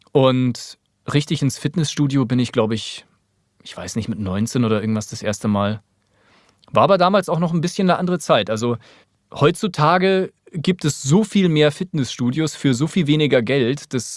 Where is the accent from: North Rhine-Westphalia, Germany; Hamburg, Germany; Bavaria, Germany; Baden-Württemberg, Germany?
Bavaria, Germany; Grünwald; Wir hatten damals bei uns in Grünwald eben den sogenannten Bombenkrater.